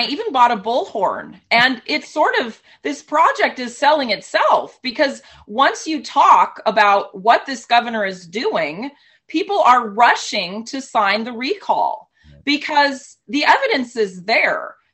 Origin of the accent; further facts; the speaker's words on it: California, United States; moved away as an adult; And I grew up on the West Coast, so there was a little bit of a kind of a fixation on California